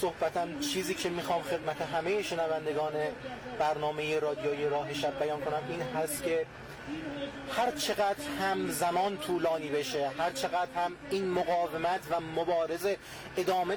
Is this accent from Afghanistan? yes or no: no; Iran